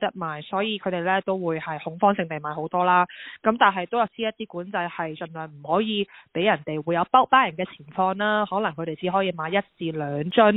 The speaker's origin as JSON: {"language": "Cantonese", "country": "Australia", "said": "其实因为我哋澳洲人咧，由三月到而家都经历 level one、level three，"}